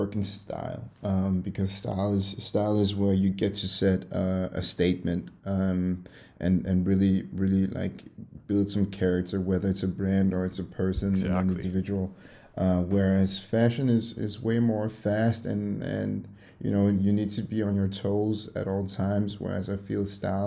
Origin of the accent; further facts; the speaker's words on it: Denmark; I'm 29 years old, sorry. And I'm born and raised in Denmark, but have parents of Congolese descent.